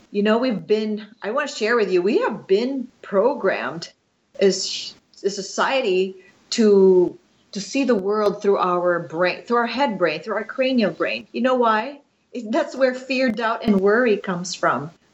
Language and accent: English; Philippines; now in United States; I'm actually Filipino. I came from the Philippines in 1984. I immigrated here in the U.S. with my family, with my mom and my two brothers.